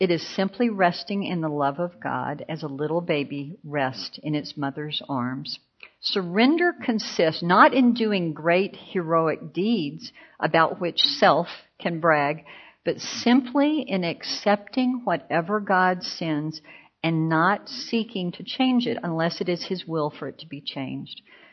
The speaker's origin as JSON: {"language": "English", "region": "Texas", "country": "United States", "said": "I'm from Texas, and we have big thunderstorms in Texas."}